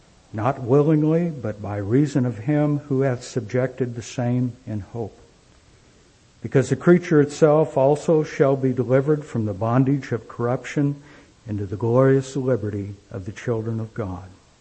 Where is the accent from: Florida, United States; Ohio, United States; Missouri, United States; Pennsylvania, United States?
Missouri, United States; Independence; born there; Or I was born in Independence.